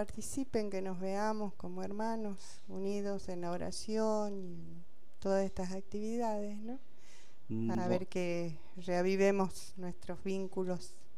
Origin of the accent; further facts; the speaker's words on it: San Salvador de Jujuy, Jujuy, Argentina; Sí, yo soy de San Salvador de Jujuy.